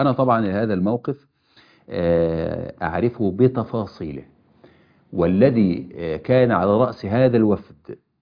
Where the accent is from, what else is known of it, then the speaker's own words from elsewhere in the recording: Kafr El Sheikh, Kafr El Sheikh Governorate, Egypt; بل يدعوهم هو أيضا لمدينته إلى بلدتنا طبعا كفر الشيخ